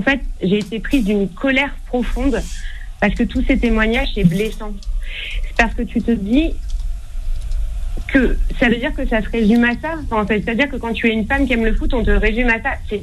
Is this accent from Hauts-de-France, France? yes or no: yes; Creil, Hauts-de-France, France; d'où je viens, je suis de Creil, et en fait, le foot, on avait que ça à faire.